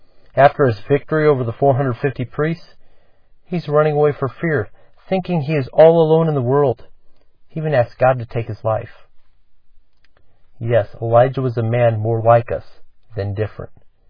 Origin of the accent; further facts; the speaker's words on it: Elkhart, Indiana, United States; from Elkhart, Indiana. And you may say, "Where in the world's that?"